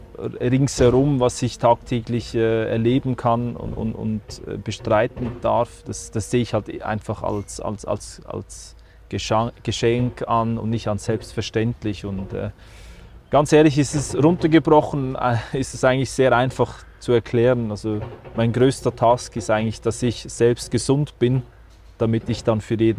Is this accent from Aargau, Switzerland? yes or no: yes; Stein, Aargau, Switzerland; In Stein, im Fricktal. Stein.